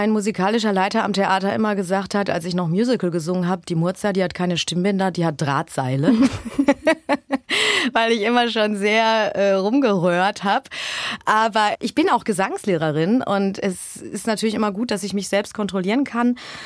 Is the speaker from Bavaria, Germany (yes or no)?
no; Gelsenkirchen, North Rhine-Westphalia, Germany; Ich komme aus Gelsenkirchen.